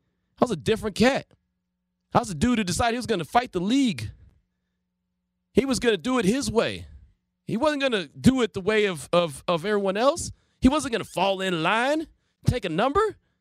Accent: Texas, United States; I came from Texas. I know. I know Cowboy fans.

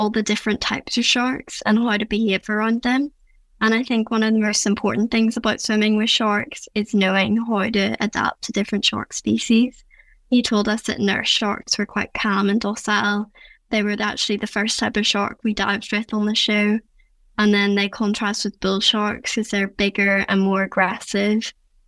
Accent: Ards, Northern Ireland, United Kingdom; I'm from Northern Ireland in Ards, and I'm 15 years old

